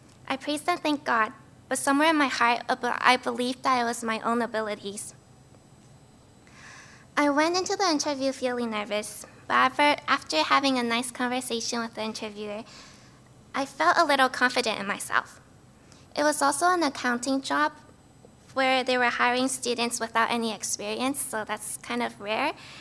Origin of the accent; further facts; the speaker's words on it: Vancouver, British Columbia, Canada; I'm from Vancouver, and I'm a third-year business student.